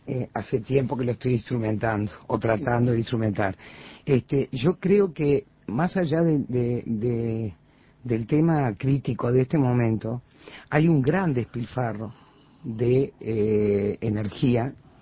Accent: Uruguay; qué obedientes que somos los uruguayos

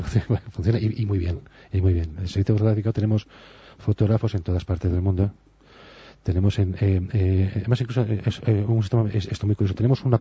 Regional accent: Spain; evidentemente yo como español

